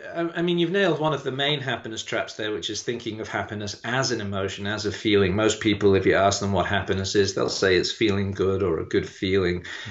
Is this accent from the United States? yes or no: no; England, United Kingdom; moved away as an adult; now in Melbourne, Australia; I grew up in England, and I trained in medicine in Newcastle upon Tyne.